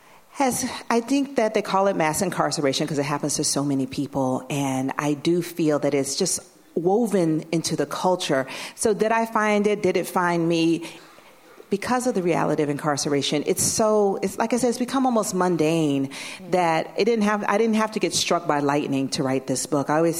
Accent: Atlanta, Georgia, United States; because when I grew up in Atlanta, it was segregated

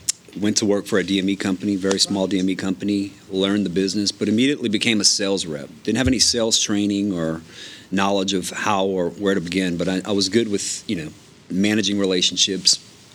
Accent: Leonville, Louisiana, United States; You know, I grew up in Leonville, really on a farm and a welding and fabrication shop.

